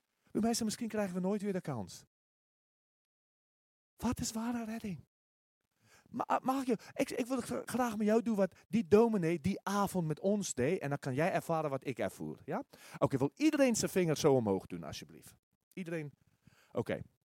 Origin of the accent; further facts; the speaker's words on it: Netherlands; Weet je, en toch, als Nederlanders zeggen we dat misschien niet, maar wij denken ook vaak zo.